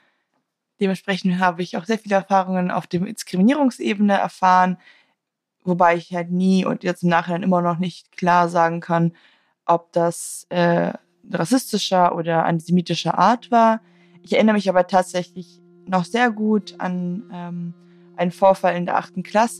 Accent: Germany; Ich bin in Deutschland aufgewachsen, also ich bin hier im Kindergarten, zur Schule, und Studium gegangen.

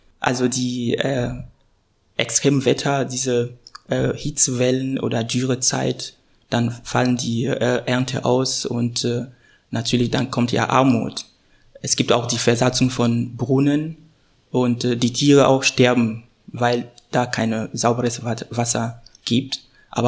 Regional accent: Togo; German is a second language; now in Bremen, Germany; Ich bin 25, ich komme aus Togo und studiere auf Lehramt

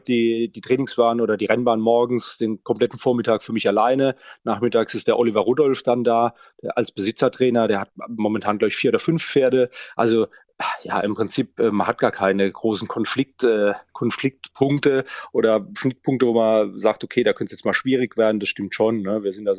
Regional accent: Mannheim, Baden-Württemberg, Germany; also ich bin Mannheimer

